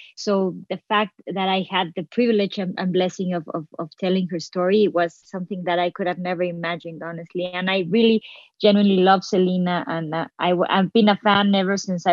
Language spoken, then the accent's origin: English; Mexico; I grew up in Mexico. I was born and raised in Mexico. As a Mexican